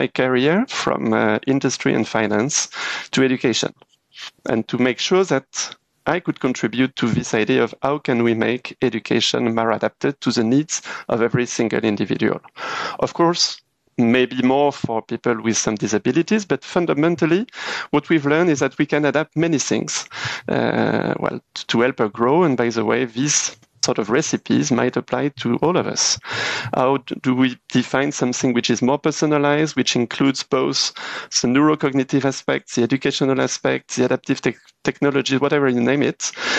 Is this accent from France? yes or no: yes; Paris, Île-de-France, France; also born or lived in Grenoble, France; Well, I was born in Grenoble. Grenoble is in the French Alps, southeastern part of France. But actually, we moved quite quickly to Paris when I was six, and I lived around Paris between my sixth and 21st year of existence